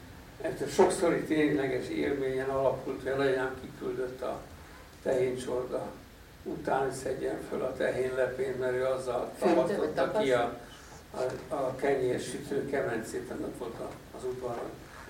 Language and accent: Hungarian; Budapest, Hungary; born there; Hát tényleg röviden szeretnék, mert Budán születtem, illetve abban az utcában most is van lakásunk, de az véletlen volt.